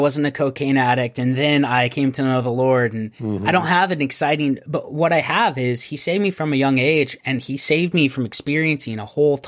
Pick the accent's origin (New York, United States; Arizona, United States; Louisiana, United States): Arizona, United States; I'm from Northern Arizona, which is, there's a ton of Mormons up there.